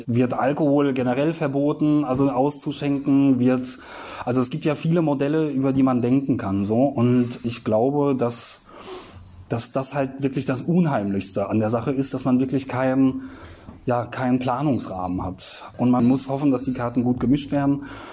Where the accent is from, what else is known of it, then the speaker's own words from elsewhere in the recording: Worms, Rhineland-Palatinate, Germany; now in Berlin, Germany; Und ich kannte das aus der Heimat, ich komme aus Worms, kannte ich das anders.